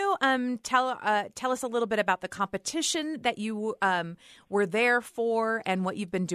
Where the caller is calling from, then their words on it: Utah, United States; this is … with us here today, and we're calling you from Utah.